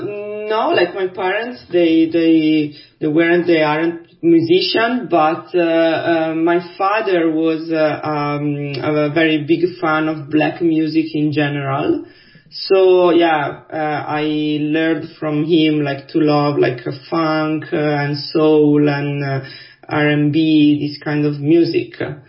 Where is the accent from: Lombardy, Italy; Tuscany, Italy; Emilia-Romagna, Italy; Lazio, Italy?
Emilia-Romagna, Italy; Bologna; English is a second language; also born or lived in Netherlands; In Bologna. I'm from Bologna.